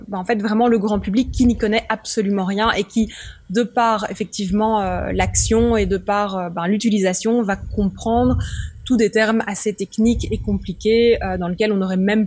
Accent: Brussels, Brussels-Capital Region, Belgium; j'ai 30 ans, un peu plus vieille que 30 ans, mais je dirais pas tout. Je suis bruxelloise

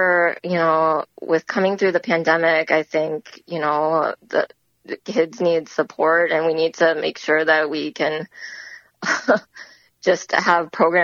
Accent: Coon Rapids, Minnesota, United States; now in North Oaks, United States; I'm also a Korean-American adoptee. I grew up in Coon Rapids and currently living with my family in North Oaks.

